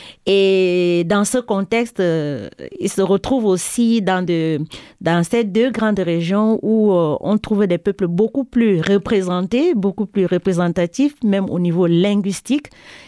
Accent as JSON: {"language": "French", "country": "Cameroon", "lives_now": "Montpellier, France", "said": "en tant que Camerounaise, mais je vis pour le moment sur Montpellier"}